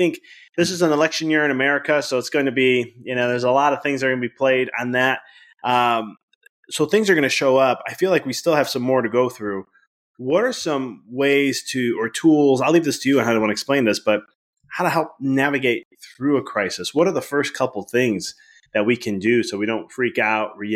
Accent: Chicago, Illinois, United States; now in Knoxville, United States; I'm originally from Chicago. So I was moving to out of state to move to Knoxville.

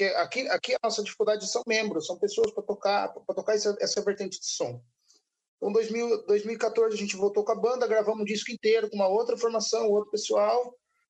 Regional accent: Iracemápolis, São Paulo, Brazil; Nós somos de Iracemápolis, perto aí de Campinas.

